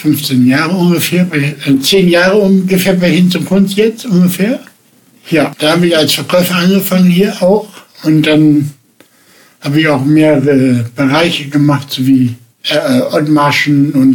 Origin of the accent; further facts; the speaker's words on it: Bremerhaven, Bremen, Germany; also born or lived in Rheda-Wiedenbrück; Ich komme aus, überwiegend aus Bremerhaven. Da bin ich auch aufgewachsen, geboren bin ich aber in Nordrhein-Westfalen, in Reda-Wiedenbrück. Bin bei meiner Mutter auf jeden Fall aufgewachsen.